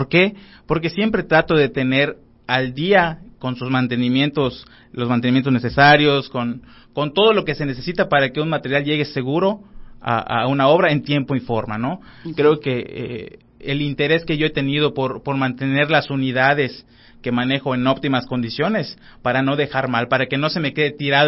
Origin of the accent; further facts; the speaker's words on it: Umán, Yucatán, Mexico; ahí en la comunidad donde vivo, que es Humán, yo no soy de aquí de Mérida, soy de Humán.